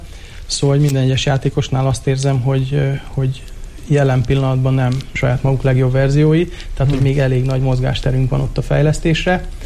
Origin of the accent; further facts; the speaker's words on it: Vojvodina, Serbia; alapvetően délvidéki származású vagyok, tehát Szerbiába jöttem, úgy szoktam magamat definiálni, hogy egy ilyen kultúrbalkán stílust tartok, érzek a magaménak, mert ugyan egy tőzsgyökeres magyar családból, tiszta magyar családból származom